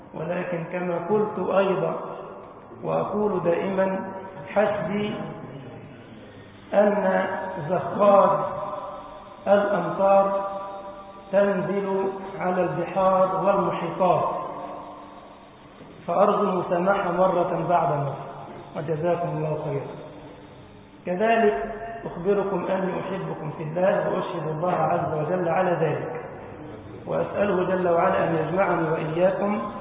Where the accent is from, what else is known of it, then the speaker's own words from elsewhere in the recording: Egypt; اللهم أمن بلدنا مصر وأهلها يا رب العالمين